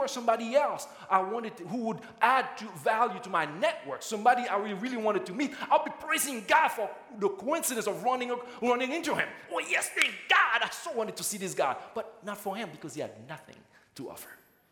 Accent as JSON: {"language": "English", "country": "Haiti", "tie": "born or raised there", "said": "I was born and raised in Haiti."}